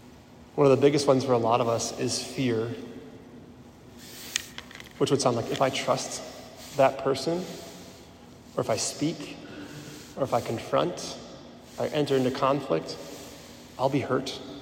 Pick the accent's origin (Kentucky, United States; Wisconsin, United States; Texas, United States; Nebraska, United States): Wisconsin, United States; Sheboygan; My family went up to Needham and Nashville. We're from Sheboygan area.